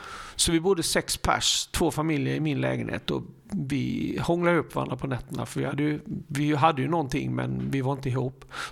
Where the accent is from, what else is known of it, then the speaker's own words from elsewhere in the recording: Harplinge, Halland County, Sweden; För vi växte upp i Harplinge och har gått skolan ihop.